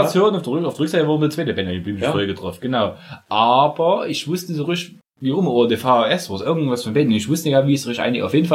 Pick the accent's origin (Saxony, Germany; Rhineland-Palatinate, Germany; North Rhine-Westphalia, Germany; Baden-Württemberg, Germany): Saxony, Germany; wir kommen aus der Zone aus Sachsen.